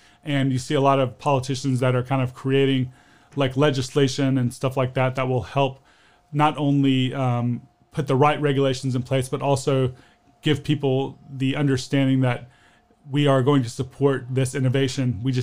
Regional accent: United States; here in the United States. Or when I say here, I'm speaking of my home country, obviously.

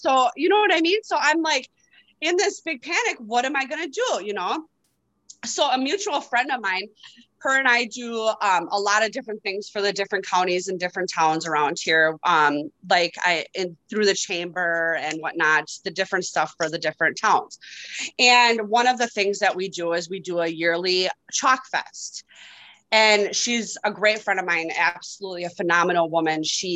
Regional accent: Wisconsin, United States; I am from Northern Wisconsin. Up north in Wisconsin. So we don't have much around here to do. We don't have, it's not a big city or anything. It's very little here.

